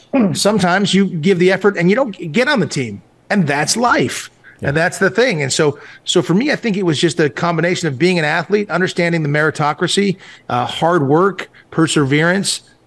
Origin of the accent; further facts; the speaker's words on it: Malibu, California, United States; And that's kind of how it went growing up in Malibu.